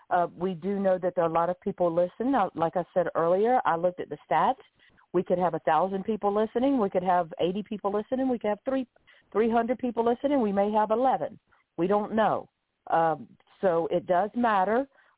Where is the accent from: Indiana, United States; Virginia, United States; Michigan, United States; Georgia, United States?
Georgia, United States; Augusta; now in Pompano Beach, United States; Atlanta, Georgia. I'm from Augusta, Georgia.